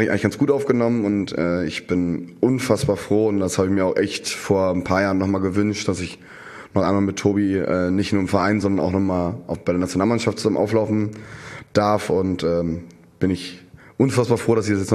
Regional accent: Hamburg, Germany; In Hamburg, in seiner Heimatstadt, in meiner Heimatstadt.

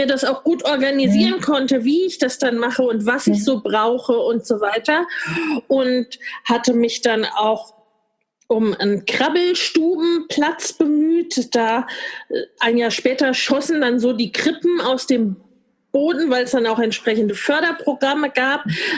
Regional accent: Hesse, Germany; bei uns im Westen in Hessen

